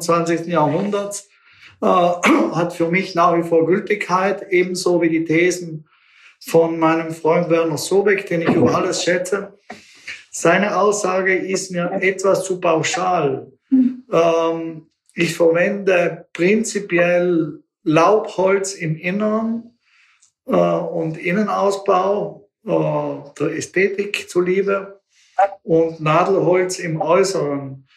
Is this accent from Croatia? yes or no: no; Bolzano, Trentino-Alto Adige, Italy; das Symbol meiner Heimatstadt Bozen, verfärbt sich rosa